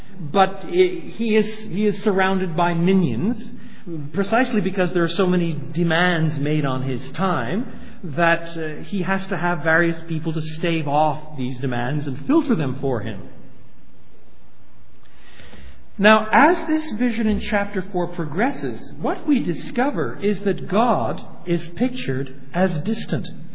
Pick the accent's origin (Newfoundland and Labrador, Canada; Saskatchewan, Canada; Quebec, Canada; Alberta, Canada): Quebec, Canada; I was brought up in the St. Lawrence Valley, a little farther downstream, just east of Montreal.